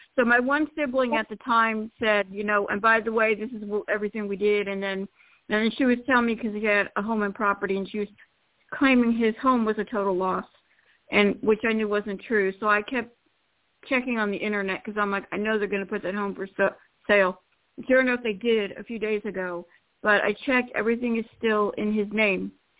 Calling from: Florida, United States; from Florida.

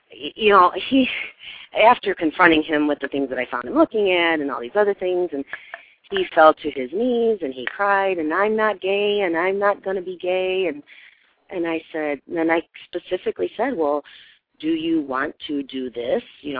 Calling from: Michigan, United States; I'm calling from Michigan.

